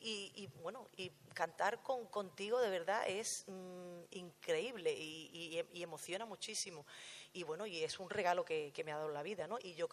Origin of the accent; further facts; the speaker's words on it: Huelva, Andalusia, Spain; mañana estoy en mi tierra, en Huelva.